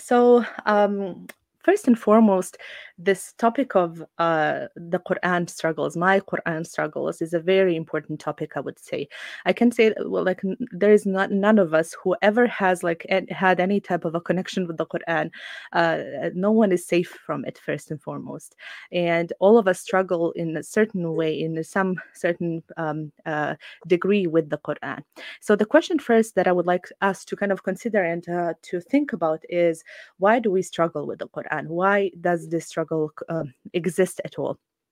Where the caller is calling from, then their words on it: Bosnia & Herzegovina; I'm joining you from Bosnia.